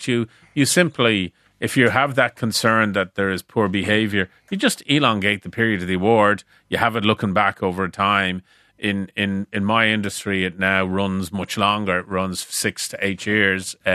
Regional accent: Ireland; We're Irish.

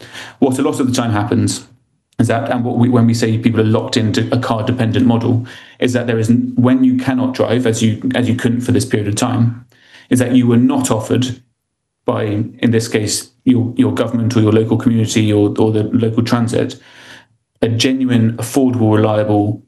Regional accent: Ireland; I mean, I'm Irish. I don't sound it, I know, but I am a proud Irish passport holder.

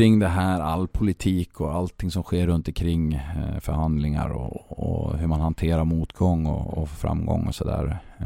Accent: Åkers Styckebruk, Södermanland, Sweden; nej, jag är från Åkers Styckebruk

